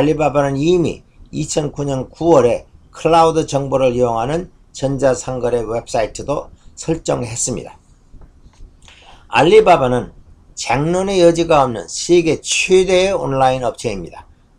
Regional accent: South Korea; 저는 한국인으로서의 긍지가 강해집니다.

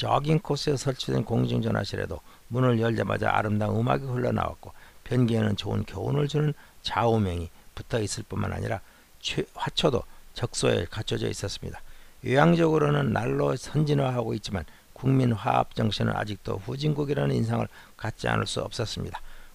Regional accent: South Korea; 저는 한인 승무원들이 일본인 승무원들보다 예쁘다고 생각했었는데 한인으로서의 편견이었을 것으로 생각을 했었습니다.

